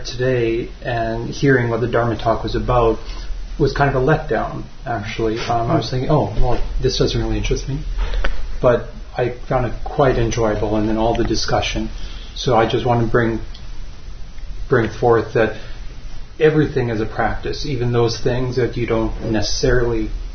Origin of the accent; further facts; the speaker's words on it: Canada; Just very quickly, I'm traveling through here. I'm from Canada